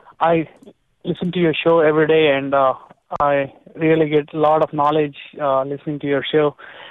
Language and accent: English; India; moved away; So I come from India, and I've been here like last 20 years.